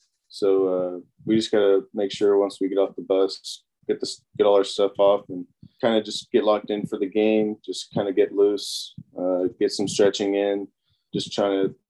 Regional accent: Tennessee, United States; Yeah, I grew up like in a small town, like 20 minutes north of Nashville, maybe about like 4,000 people there, just small little country town.

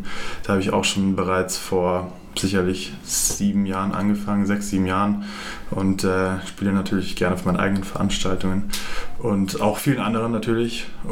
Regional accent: Munich, Bavaria, Germany; ich bin aus München, ich bin Münchner Kindl, ich bin 27 Jahre alt

